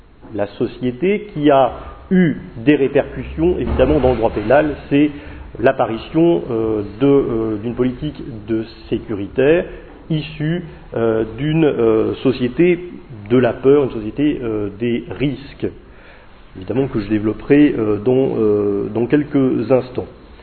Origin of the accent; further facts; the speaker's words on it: Saint-Étienne, Auvergne-Rhône-Alpes, France; Moi je ne viens pas de Lyon, je viens de Saint-Étienne